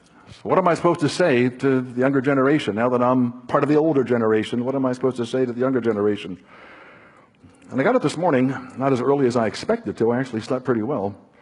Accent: Plymouth Meeting, Pennsylvania, United States; I was raised in Plymouth Meeting, Pennsylvania. Raised among the Plymouth Brethren.

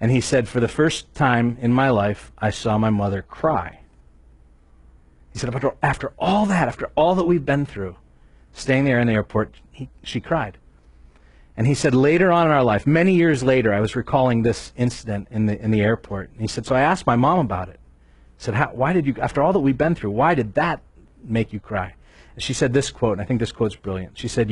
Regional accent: Erie, Pennsylvania, United States; I come from Erie, Pennsylvania. I told you that. And snowy place in the winter.

